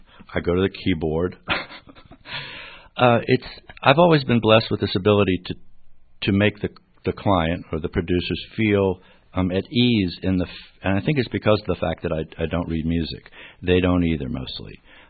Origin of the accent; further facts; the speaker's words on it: Virginia Beach, Virginia, United States; in defense of my hometown, there is a lot of great original music going on. It's harder to find it, I think, as in most places in the country, but more so, say, in Virginia Beach.